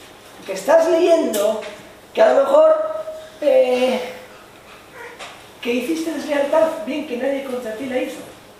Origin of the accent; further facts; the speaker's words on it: Spain; nosotros que somos yo, pobre español, europeo